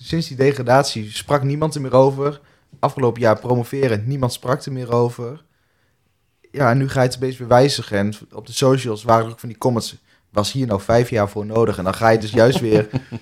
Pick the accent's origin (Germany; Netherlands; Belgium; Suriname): Belgium; Bij Club Brugge, overigens het land waar ik vandaan kom.